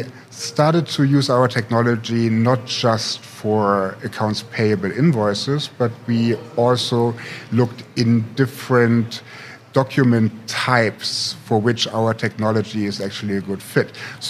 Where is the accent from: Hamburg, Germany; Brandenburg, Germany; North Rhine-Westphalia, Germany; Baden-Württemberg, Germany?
Brandenburg, Germany; Potsdam; also born or lived in Berlin; I'm actually here from Berlin, born and raised in Potsdam, actually.